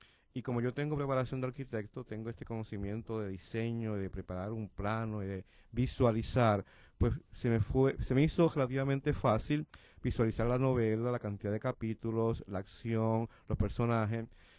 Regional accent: Yauco, Puerto Rico; historias que me contaron en mi pueblo natal de Yauco

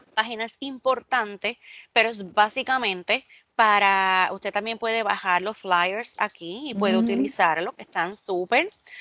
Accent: Mayagüez, Puerto Rico; vamos a entrar a Mayagüez, ¿verdad? Porque somos de Mayagüez.

